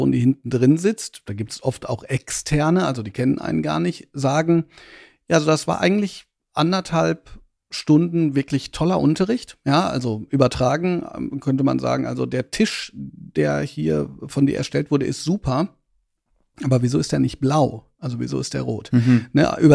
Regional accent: Hagen, North Rhine-Westphalia, Germany; Ich bin in Hagen zur Schule gegangen. Hagen kann man sich als eine Stadt aus dem Ruhrgebiet vorstellen, von der ich immer noch nicht verstehe, warum sie nicht in die Top 10 der hässlichsten deutschen Städte aufgenommen wurde.

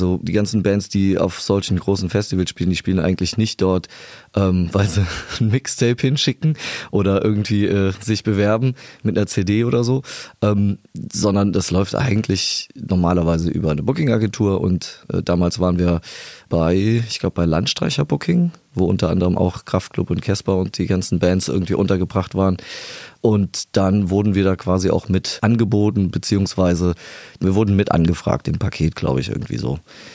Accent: Thomm, Rhineland-Palatinate, Germany; now in Darscheid, Germany; Ich bin eigentlich ursprünglich aus Tom, das liegt nicht so weit hier von Trier weg. Und ich wohne aber seit über 10 Jahren in der Eifel, das ist bei Daun, das nennt sich Darscheid, der Ort.

